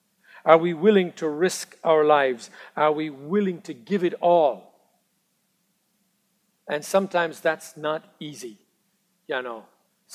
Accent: Ireland; now in United States; I wasn't an American then. I was only Irish. Now I'm American.

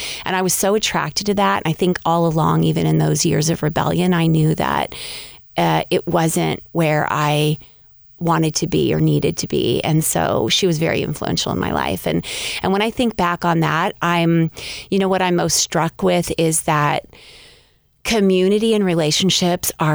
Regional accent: California, United States; Well, I was born in California, so I've lived in California my whole life

